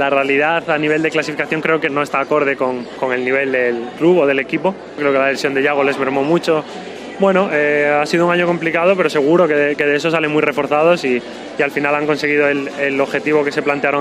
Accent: Galicia, Spain; todos los gallegos

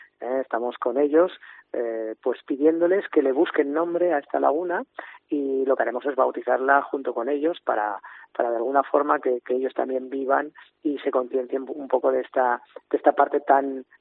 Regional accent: Burriana, Valencian Community, Spain; de cómo somos la gente de Burriana, de cómo somos la gente de Castellón y yo diría de cómo somos en general todos los españoles.

